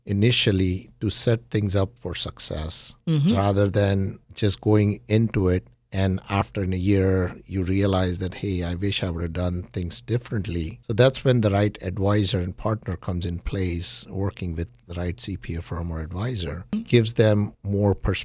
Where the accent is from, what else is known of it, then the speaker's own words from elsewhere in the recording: Mumbai, Maharashtra, India; moved away as an adult; now in United States; I'm from Mumbai, India. Mm-hmm. I came to U.S. in 1997.